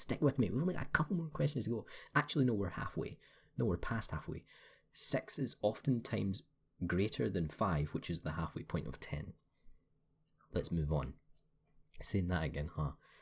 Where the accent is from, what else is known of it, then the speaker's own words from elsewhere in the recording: Scotland, United Kingdom; I'm the Scottish stereotype, right? So I ate a lot of haggis and I drank a lot of fucking whiskey. That was awful. Okay. I can talk really Scottish if I want to.